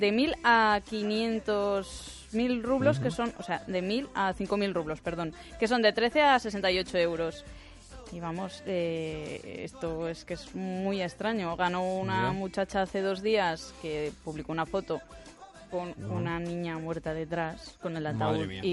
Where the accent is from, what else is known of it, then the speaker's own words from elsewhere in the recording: Ontinyent, Valencian Community, Spain; porque yo soy de Ontinyent y hoy tocan en Ontinyent a las 11 de la noche